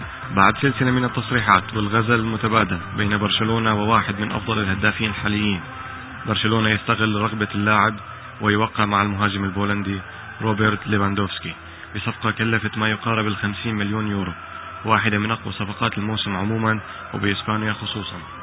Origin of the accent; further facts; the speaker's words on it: Syria; من بلدنا سوريا